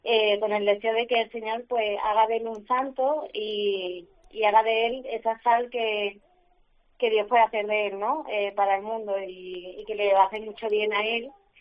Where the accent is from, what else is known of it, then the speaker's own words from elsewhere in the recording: Málaga, Andalusia, Spain; accent: Malaga; Yo ya me podéis ver que tengo un poquito de acento malagueño. Y bueno, yo me he criado casi toda mi vida en Málaga, aunque mis padrinos son de Segovia.